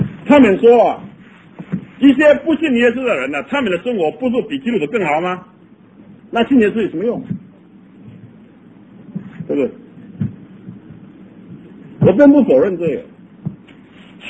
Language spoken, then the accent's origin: Chinese; Taiwan; 我从小在台湾，常常听见人家讲一句台湾话